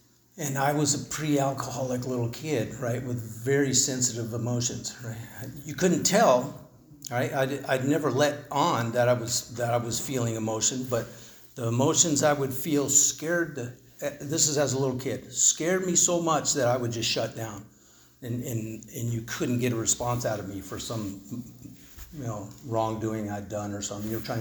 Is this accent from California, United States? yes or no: yes; Laguna Beach, California, United States; also born or lived in Michigan; I I was born in Michigan. My parents were going to school at U of M, and we moved to California, to Laguna Beach in 1965.